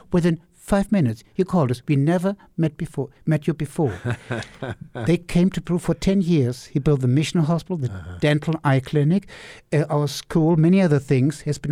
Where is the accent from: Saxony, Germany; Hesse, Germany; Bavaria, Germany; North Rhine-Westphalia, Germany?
Hesse, Germany; Wiesbaden; And then it happened the 16th of February 2005 in Wiesbaden, my hometown